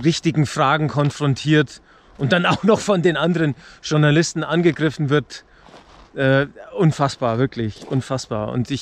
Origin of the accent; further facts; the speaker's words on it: Munich, Bavaria, Germany; Willkommen an der Isar, meine Heimat, hier im Norden von München.